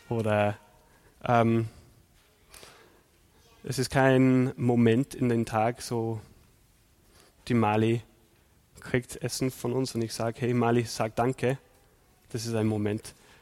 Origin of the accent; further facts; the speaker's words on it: South West England, United Kingdom; das ist so Valley of the Rocks heißt es, das ist in der Nähe von, wo ich aufgewachsen bin.